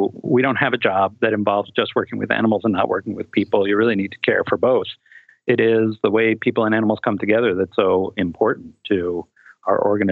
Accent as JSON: {"language": "English", "town": "New York City", "region": "New York", "country": "United States", "tie": "born or raised there", "said": "You know, I grew up in New York City. So when I was growing up, we had just about every small animal that can fit in an apartment"}